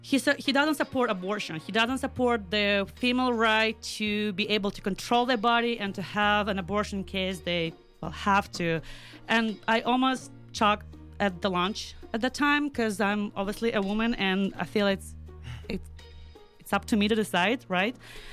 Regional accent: Belarus; I'm not real white, I'm from Belarus

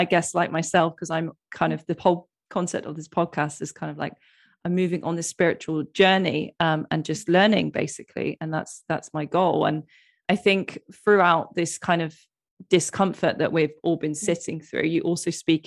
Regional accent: United Kingdom; because being British as well

